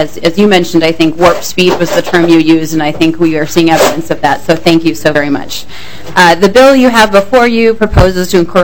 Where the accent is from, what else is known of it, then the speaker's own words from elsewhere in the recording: Minnesota, United States; I grew up in Benton County. My family had a road construction business